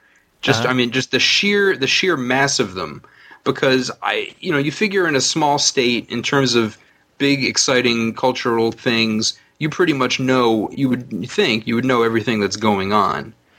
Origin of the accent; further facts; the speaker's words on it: East Greenwich, Rhode Island, United States; What I take my friends to, because I grew up in East Greenwich, is I would go down the street to Hilltop Creamery